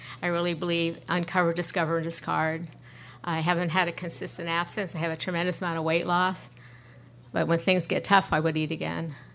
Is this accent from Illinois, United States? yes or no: no; New York, United States; I'm from New York, so I'm not a gardener.